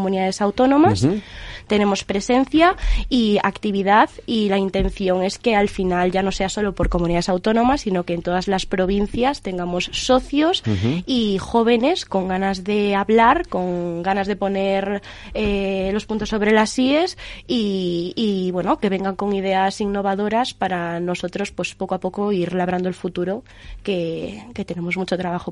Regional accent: Ourense, Galicia, Spain; now in Madrid, Spain; yo soy una persona que vive en Madrid desde hace 5 años, pero soy gallega, de Ourense, muy orgullosa de mi terriña.

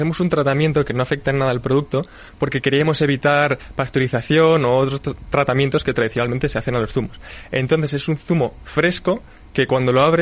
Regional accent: Madrid, Community of Madrid, Spain; Nosotros somos de Madrid, pero nuestra familia viene de Soria y decidimos empezar a montar este proyecto en el pueblo de nuestros abuelos.

